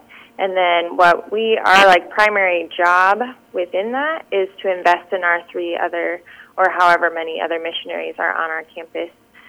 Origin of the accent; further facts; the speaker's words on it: Minnesota, United States; I'm originally from Minnesota, so I'm very far away, or not very far, but far enough away from home.